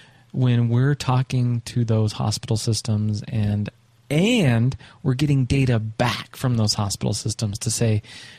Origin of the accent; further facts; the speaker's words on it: Vail, Colorado, United States; Dude, I'm from Vail. We have people here